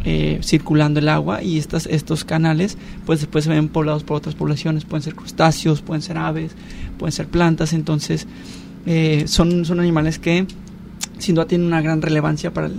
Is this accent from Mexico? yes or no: yes; Puerto Vallarta, Jalisco, Mexico; born there; Gente que vivimos en Vallarta, gente que nacimos en Vallarta o nacimos en la Bahía de Banderas